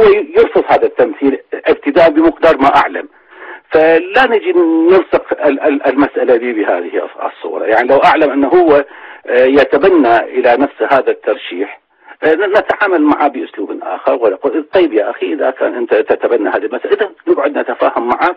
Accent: Iraq; نحن معارضة، نحن قوى عراقية

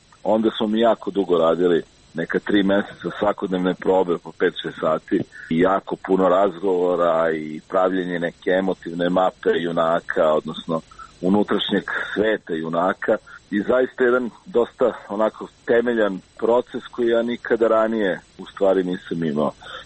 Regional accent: Belgrade, Serbia; ja sam rođen u Beogradu i odrastao u Beogradu.

